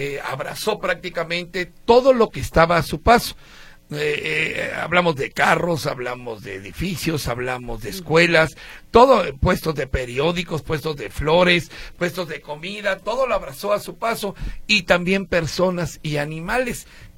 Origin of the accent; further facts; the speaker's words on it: Mexico; ahí todos somos mexicanos y sí. todos ayudamos